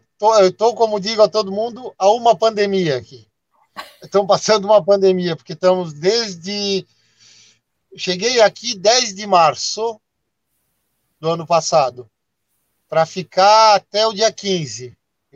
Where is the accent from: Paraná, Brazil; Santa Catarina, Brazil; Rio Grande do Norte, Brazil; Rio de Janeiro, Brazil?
Santa Catarina, Brazil; also born or lived in Farroupilha; Farroupilha e já de criança mudamos para Santa Catarina. E moramos em várias cidades, Santa Catarina, no interior e no litoral.